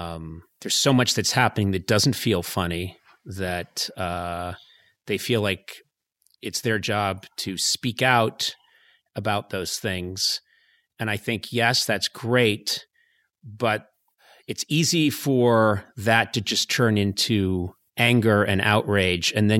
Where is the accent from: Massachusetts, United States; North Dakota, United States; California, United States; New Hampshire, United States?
Massachusetts, United States; Boston; And I grew up in Boston.